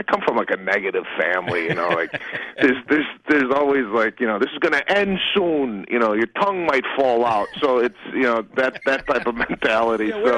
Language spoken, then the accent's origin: English; Chicago, Illinois, United States; I'm from Chicago, and the guy's from New York, so I went to a dialect coach to kind of get some of the New York words right.